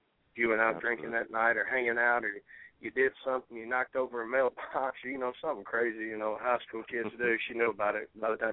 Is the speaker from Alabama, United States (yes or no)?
yes; Alexander City, Alabama, United States; I mean, I grew up in a small community. I mean, Alexander City, it's, you know, our population is probably about 12,000, you know, 13,000, right, somewhere in that. We're a textile town